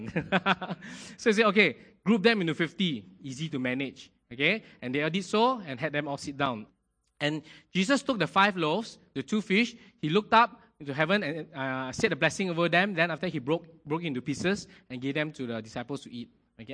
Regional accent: Ipoh, Perak, Malaysia; English is a second language; I come from Ipoh, right? And I stay in a place where it's Gunung Rapat, you know, it's a small little village, Chinese village.

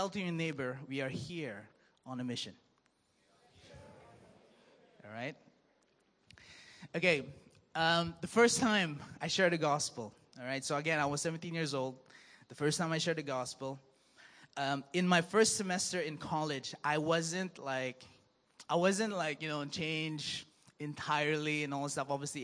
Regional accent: Dubai, United Arab Emirates; Yes, I grew up in Dubai, all right?

